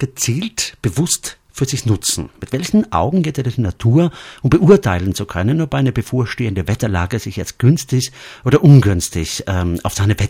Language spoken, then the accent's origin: German; Trentino-Alto Adige, Italy; now in Innsbruck, Austria; Diesen Aspekt finde ich als Südtiroler in Innsbruck besonders interessant.